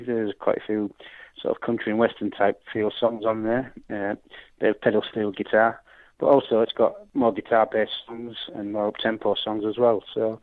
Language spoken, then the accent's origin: English; Hull, Yorkshire and the Humber, United Kingdom; growing up in Hull, as I did in the 60s